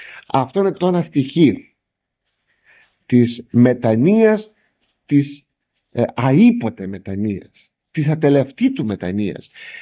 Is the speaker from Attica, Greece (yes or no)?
no; Larissa, Thessaly, Greece; Πρώτα πρώτα θα ξεκινήσω μέσα στην πόλη μου. Τι είμαι? Πόσοι άνθρωποι υπάρχουν στη Λάρισα?